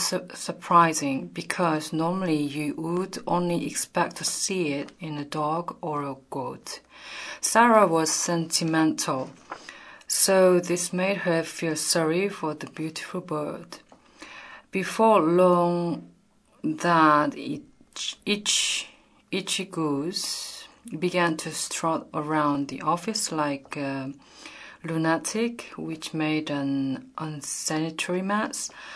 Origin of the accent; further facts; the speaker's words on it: Seoul, South Korea; English is a second language; I'm originally from South Korea, Seoul. Seoul is really big city, as you know, probably. It's crazy.